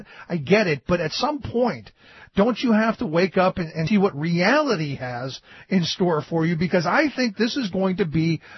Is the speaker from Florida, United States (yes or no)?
no; Cleveland, Ohio, United States; In Ohio, you know, and I'm from Cleveland